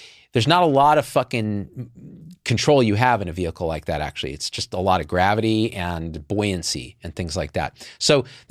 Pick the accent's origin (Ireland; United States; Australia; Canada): Canada; As a Canadian here, I apologize for